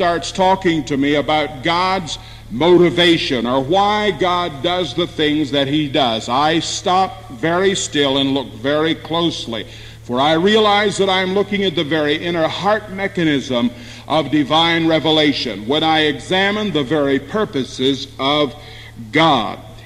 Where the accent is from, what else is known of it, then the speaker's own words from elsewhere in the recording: United States; Now, as an American, I am very much aware of certain areas of our history